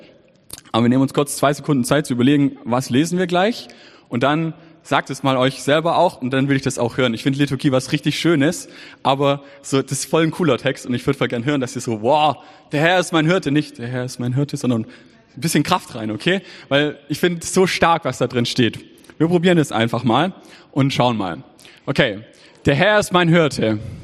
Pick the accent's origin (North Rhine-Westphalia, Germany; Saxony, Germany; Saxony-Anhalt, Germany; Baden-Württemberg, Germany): Baden-Württemberg, Germany; ich bin Schwabe, ich glaube, man hört's.